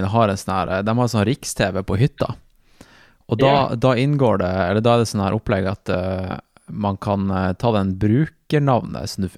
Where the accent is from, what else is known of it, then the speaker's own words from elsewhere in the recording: Northern Norway, Norway; Så selv om jeg er fra Nord-Norge, så har vi en hytte på Hvaler, og det er fordi at foreldrene mine er fra Oslo.